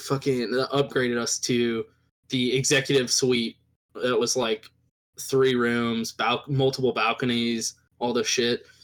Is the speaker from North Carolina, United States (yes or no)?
yes; Raleigh, North Carolina, United States; born there; Okay, yeah. I was born in Raleigh.